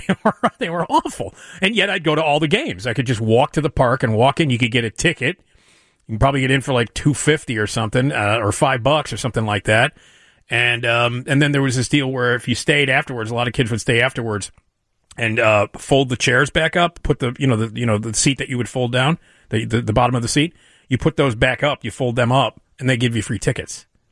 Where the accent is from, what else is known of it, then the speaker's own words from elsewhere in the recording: Chicago, Illinois, United States; Now, when I grew up in Lakeview, the neighborhood was not good. It was a bad neighborhood.